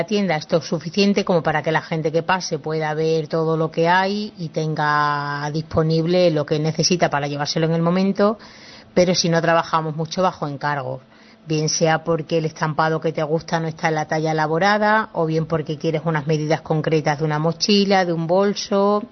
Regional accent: Extremadura, Spain; now in Béjar, Spain; Ahora hace 4 años vivo en Béjar, me vine a vivir aquí a Béjar, Salamanca, aunque yo soy extremeña

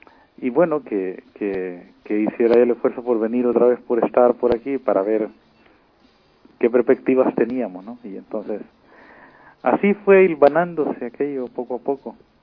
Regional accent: El Salvador; now in Madrid, Spain; Sí, yo soy de Salvador.

